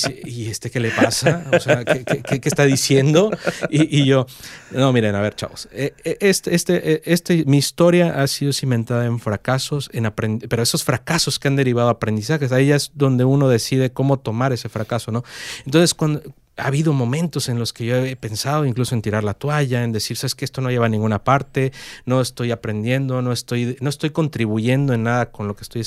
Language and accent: Spanish; Mexico; now in Cádiz, Spain; como mexicano, como alguien de otro país, lo que sea. Pero eso nunca fue impedimento para yo poder integrarme a Cádiz, a la familia.